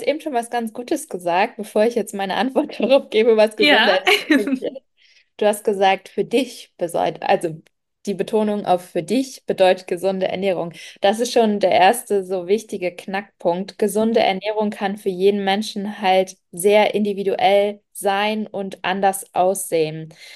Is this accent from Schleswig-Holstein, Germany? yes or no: yes; Schleswig-Holstein, Germany; meine wirkliche Heimat ist eigentlich die Nordseeküste, also Dithmarschen, falls wem das vielleicht auch irgendwas sagt. Genau, da komme ich ursprünglich her. Derzeit wohne ich aber tatsächlich jetzt seit 4 Monaten in Dubai.